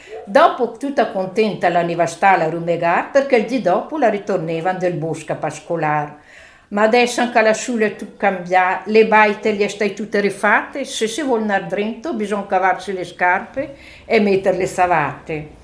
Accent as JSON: {"language": "Italian", "town": "Besenello", "region": "Trentino-Alto Adige", "country": "Italy", "said": "Sì, sì, sì, sono da Besenelle, è sempre laurea in campagna."}